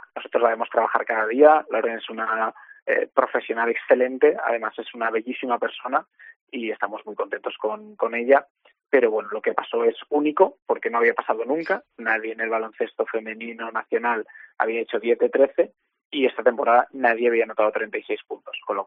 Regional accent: Barcelona, Catalonia, Spain; Echo un poquito de menos el sol, porque soy de Barcelona

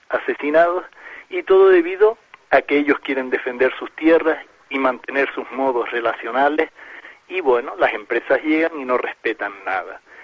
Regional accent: Canary Islands, Spain; also born or lived in Paraguay; now in Amazonia; yo de hecho soy canario, nací en Canarias, lo único que llevo 30 años en América, primero en Paraguay unos 13, 14 años y ahora el resto lo llevo en Amazonía

